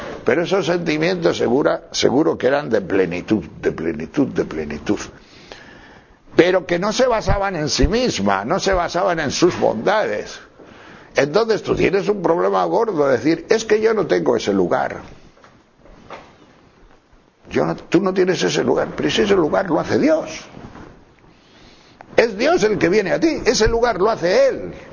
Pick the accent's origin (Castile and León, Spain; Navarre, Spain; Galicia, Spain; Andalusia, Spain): Castile and León, Spain; Tejerina; yo soy de Tejerina, provincia de León, y en mi pueblo hay muchas cuadras, tantas como casa.